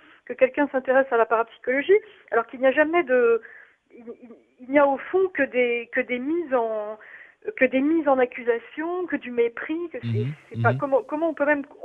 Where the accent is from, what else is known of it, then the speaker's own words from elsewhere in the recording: Paris, Île-de-France, France; Écoutez, j'ai pas pu l'écouter parce que comme je suis parisienne